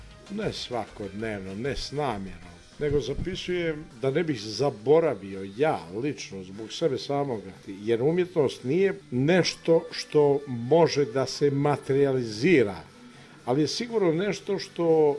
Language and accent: Serbian; Republika Srpska, Bosnia & Herzegovina; now in Italy; uživam privilegije kao italijanski državljanin, ali ja sam emotivno … koji je Srbin s Kozare.